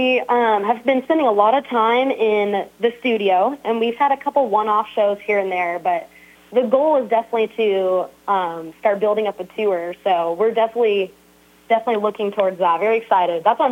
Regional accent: Corona, California, United States; moved away as an adult; now in Nashville, United States; Well, I'm originally from Corona, California. Shout out to my California people. I moved to Nashville in 2017 to pursue music.

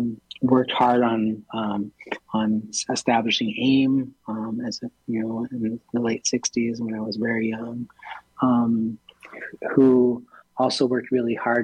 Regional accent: Minneapolis, Minnesota, United States; I was raised right here in the South Minneapolis in the cultural quarter growing up. I was born and raised right here.

